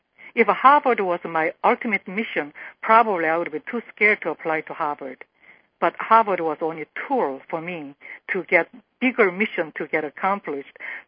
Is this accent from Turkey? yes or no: no; South Korea; English is a second language; particularly because I was from Korea.